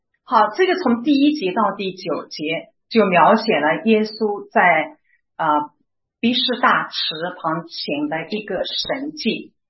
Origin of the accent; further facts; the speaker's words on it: China; 我们中国人都叫节日，对不对？